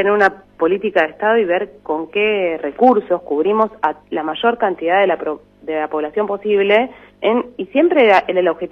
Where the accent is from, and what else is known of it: Argentina